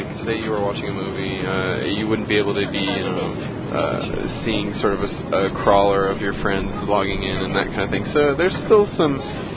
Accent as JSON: {"language": "English", "town": "Seattle", "region": "Washington", "country": "United States", "tie": "born or raised there", "said": "I grew up in Seattle, and still live there."}